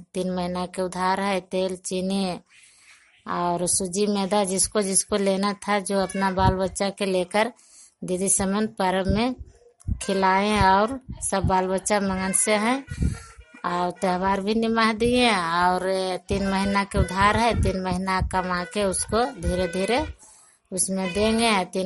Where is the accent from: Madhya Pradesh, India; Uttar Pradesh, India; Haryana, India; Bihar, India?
Bihar, India; Hegnapura; मेरा गांव हेगनपुरा है, प्रखंड नूरसराय और जिला ललंदा